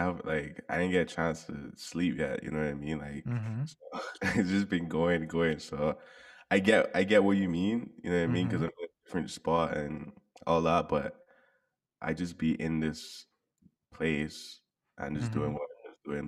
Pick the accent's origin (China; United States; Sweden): China; Beijing; accent: Beijing; now in Canada; Like I'm not, like, I still got my Beijing accent when they talk. Never lose that.